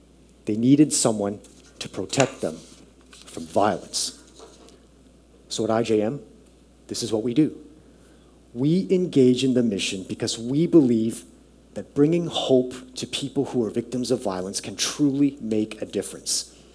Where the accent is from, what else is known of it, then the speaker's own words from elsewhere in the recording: Richmond, British Columbia, Canada; And just a bit about myself, I grew up here in Richmond